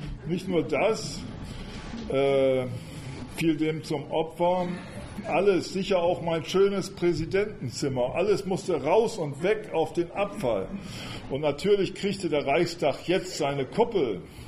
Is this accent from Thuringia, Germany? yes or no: no; Oldenburg, Lower Saxony, Germany; 1972 schrieb meine Heimatstadt Oldenburg einen Wettbewerb zu einer Wohnbebauung